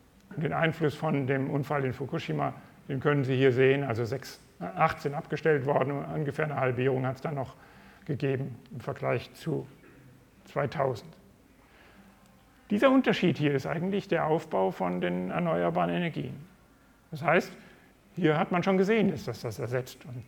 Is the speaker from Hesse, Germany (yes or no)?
yes; Marburg, Hesse, Germany; born there; habe ich das aus meiner Geburtsstadt Marburg gezeigt.